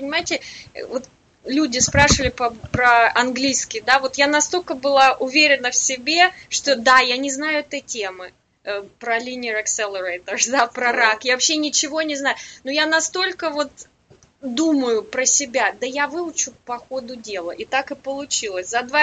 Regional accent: Novosibirsk, Novosibirsk Oblast, Russia; А я из Новосибирска, кстати, originally.

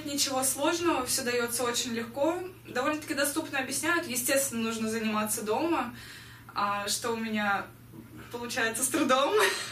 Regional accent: New York, United States; Из Нью-Йорка.

